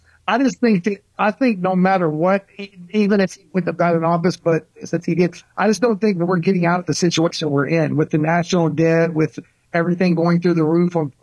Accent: United States; I'm a nationalist. Big time. I'm an American.

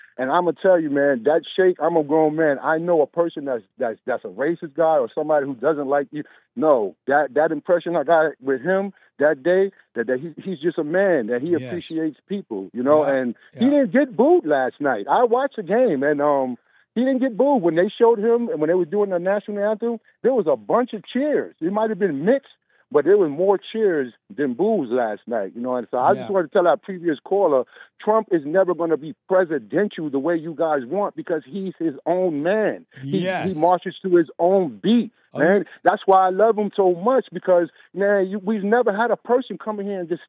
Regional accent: Bronx, New York, United States; I know the same block where I grew up in the Bronx, and I'm 50 years old. The same block that I grew up on is still poor.

